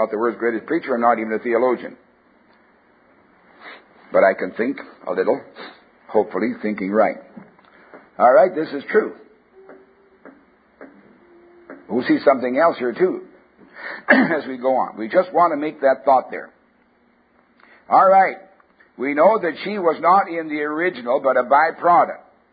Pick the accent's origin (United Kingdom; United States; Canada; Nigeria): Canada; born there; I'm a Canadian by birth, never saw a cardinal.